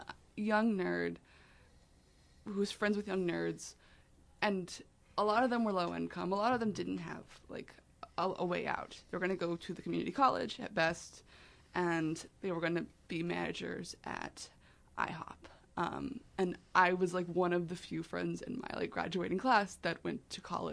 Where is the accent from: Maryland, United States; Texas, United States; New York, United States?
Texas, United States; Okay, so I am from Texas, which is not usually the first thing that I want people to know about me. But as a young geek growing up in Texas...